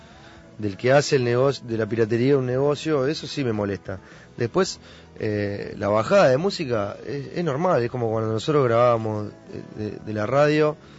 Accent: Uruguay; saben perfectamente que somos una banda uruguaya

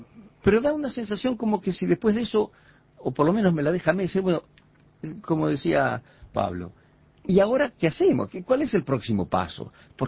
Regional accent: Uruguay; also born or lived in Italy / Chile / Peru; Y como buen ciudadano uruguayo, a las 48 horas lo llevé al consulado, lo inscribí, saqué mi pasaporte uruguayo con mucho orgullo. Cuando volví al Uruguay

